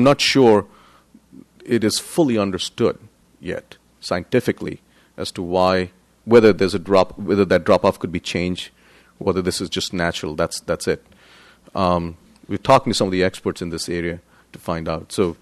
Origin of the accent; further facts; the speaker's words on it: India; accent: Indian; As you can well imagine from my looks and my accent, I am originally from India.